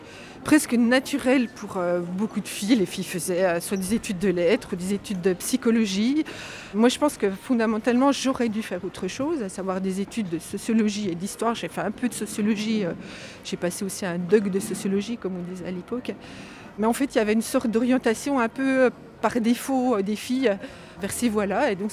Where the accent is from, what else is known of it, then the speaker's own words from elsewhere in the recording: Villers-le-Lac, Bourgogne-Franche-Comté, France; Je viens de Villers-le-Lac, j'habite à la frontière suisse, dans le Doubs.